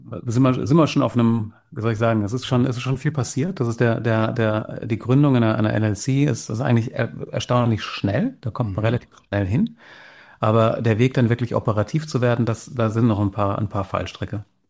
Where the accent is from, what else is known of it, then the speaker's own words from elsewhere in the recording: Bühl, Baden-Württemberg, Germany; ich rede vom beschaulichen Bühl, was wunderbar meine Heimat ist, ich liebe es hier, bin jetzt auch gerade hier zu Hause.